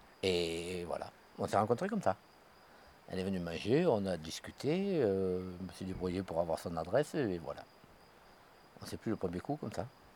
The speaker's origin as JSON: {"language": "French", "town": "Florac", "region": "Occitanie", "country": "France", "tie": "born or raised there", "said": "Je suis un vrai Cévenol, je suis né à Florac. Mais mes parents étaient nés à Vébron, mon père ici à Racoul, ma mère à Vébron. Et j'ai toujours vécu ici, je suis parti pour mon métier. Et je suis revenu après"}